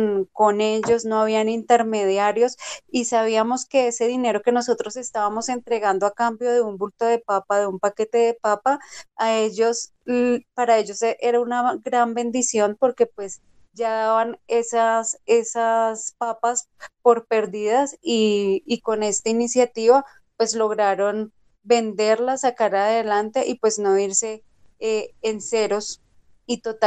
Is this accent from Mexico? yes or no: no; Colombia; como colombianos